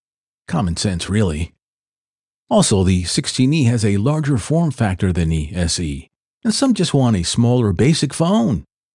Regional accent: Tennessee, United States; my home state of Tennessee is not on the list of where this service will first be available.

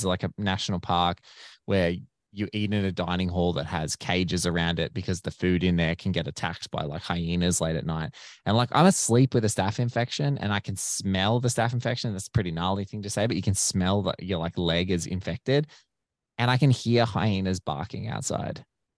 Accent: Australia; even as an Australian, Africa is another kettle of fish

